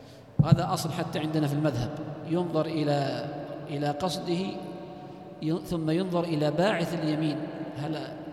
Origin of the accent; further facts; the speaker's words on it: Bashut, Saudi Arabia; وعندنا باشوت، هذا أرض واسعة. فالبشرى يعني يحصل بها سعة في الخاطر، باشوت الديرة ديرتنا.